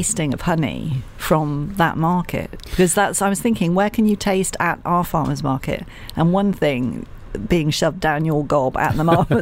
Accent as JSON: {"language": "English", "town": "Cheltenham", "region": "South West England", "country": "United Kingdom", "said": "I'm from Cheltenham"}